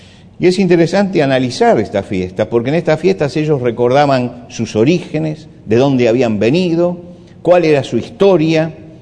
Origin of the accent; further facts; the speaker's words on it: Argentina; Cuando hablamos de que somos argentinos, tenemos una bandera celeste y blanca